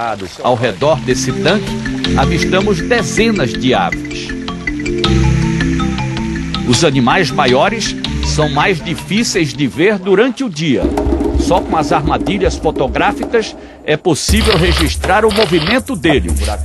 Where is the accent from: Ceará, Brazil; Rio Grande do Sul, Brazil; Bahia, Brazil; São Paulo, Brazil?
Ceará, Brazil; É que eu sou cearense e ele é de Pernambuco.